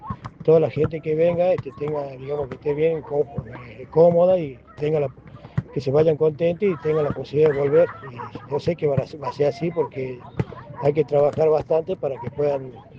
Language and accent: Spanish; Jujuy, Argentina; nosotros somos los únicos jujeños